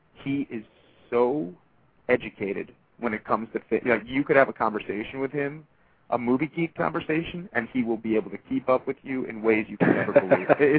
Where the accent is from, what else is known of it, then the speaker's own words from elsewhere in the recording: New York City, New York, United States; you know, I'm from New York City, he's from Texas, you know, he's a rancher. I've never seen a cow in my life, literally.